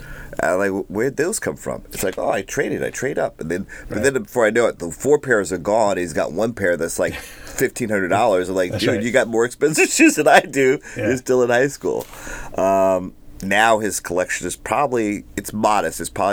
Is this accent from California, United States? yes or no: no; New York, United States; I'm from New York. I mean, I just love always going back there.